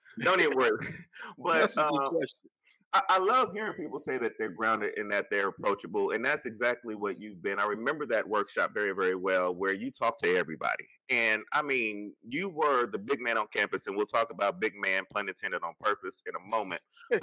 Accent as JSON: {"language": "English", "town": "Chicago", "region": "Illinois", "country": "United States", "tie": "born or raised there", "said": "I grew up in the Southside, Wild Hunnets, but I transferred to Dalton for high school"}